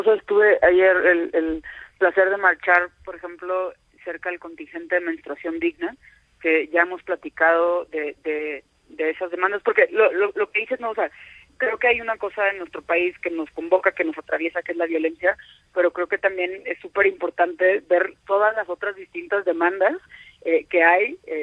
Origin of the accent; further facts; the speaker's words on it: Monterrey, Nuevo León, Mexico; yo que soy de Monterrey